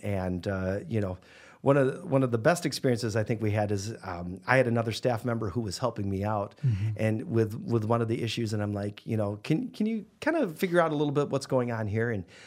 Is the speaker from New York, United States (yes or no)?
yes; New York, United States; I grew up in Western New York, which at the time was the hotbed.